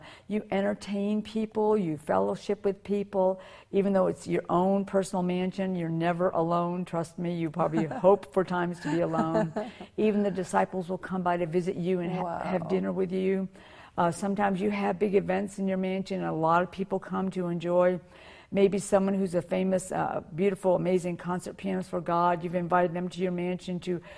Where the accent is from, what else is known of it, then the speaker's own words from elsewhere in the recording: the South, United States; You know, I'm from the South, so a Southern mansion would look like that.